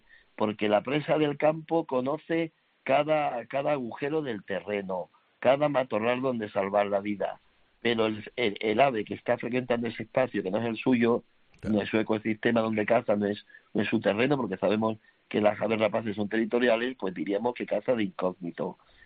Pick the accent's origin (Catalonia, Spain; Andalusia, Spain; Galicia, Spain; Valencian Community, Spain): Andalusia, Spain; Cádiz; yo soy de Cádiz. Yo nací de Cádiz. En Cádiz. Pero a mí me gusta toda España. Soy amante de España al 100%.